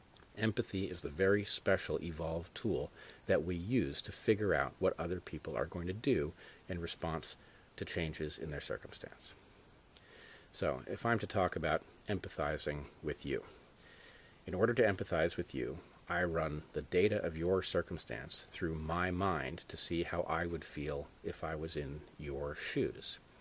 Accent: Los Angeles, California, United States; I grew up in Los Angeles in the 1970s and 80s.

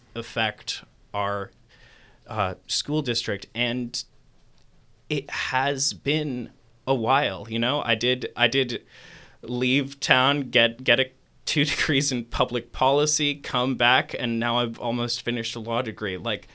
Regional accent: Ithaca, New York, United States; I grew up here in Ithaca, and this is my community.

